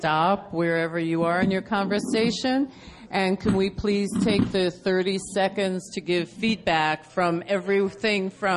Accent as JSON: {"language": "English", "region": "East Coast", "country": "United States", "said": "I get that a lot because I'm from the East Coast"}